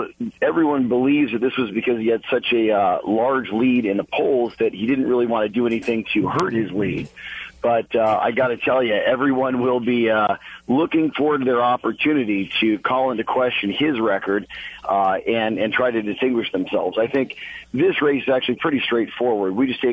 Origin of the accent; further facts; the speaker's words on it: San Diego, California, United States; I'm a Californian born down in San Diego, raised 5 minutes from the border, lived here my entire life.